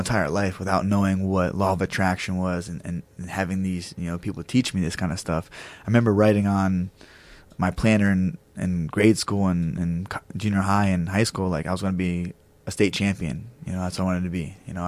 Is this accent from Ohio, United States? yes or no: yes; Columbus, Ohio, United States; I was fighting in Columbus, Ohio, my hometown.